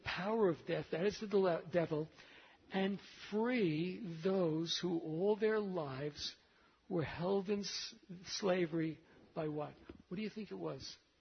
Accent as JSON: {"language": "English", "town": "Bronx", "region": "New York", "country": "United States", "tie": "born or raised there", "said": "I had spent my whole youth as a kid growing up in the Bronx fighting."}